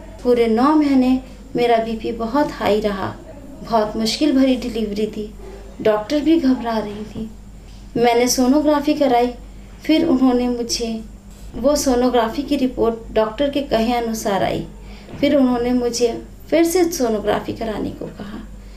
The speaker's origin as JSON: {"language": "Hindi", "town": "Ajmer", "region": "Rajasthan", "country": "India", "said": "और मैं अजमेर राजस्थान की रहने वाली हूँ।"}